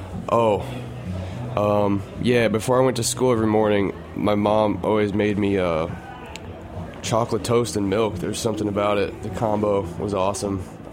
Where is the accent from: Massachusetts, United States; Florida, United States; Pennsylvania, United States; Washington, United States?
Massachusetts, United States; Great Barrington; So when I was growing up in Great Barrington, Massachusetts, which is it's kind of like the whole county, Berkshire County, is based around tourism a lot